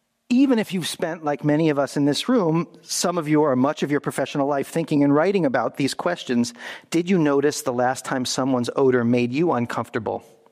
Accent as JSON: {"language": "English", "town": "Brooklyn", "region": "New York", "country": "United States", "said": "In Rhinebeck, New York, which is upstate New York from where I come from Brooklyn"}